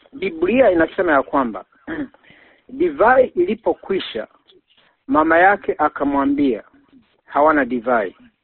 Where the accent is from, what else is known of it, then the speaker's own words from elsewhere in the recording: Tanzania; now in United States; Inaguswa sana na andiko hili kwa sababu sisi ni Watanzania, tunaenda kuiombea nchi ya Tanzania.